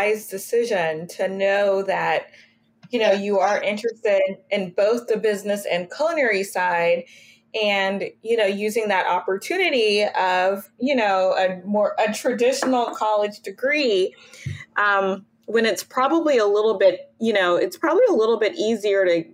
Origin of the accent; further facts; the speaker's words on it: Baton Rouge, Louisiana, United States; Because, you know, I'm from Baton Rouge, and I'm listening, everything that you're saying about how integrated food is into culture.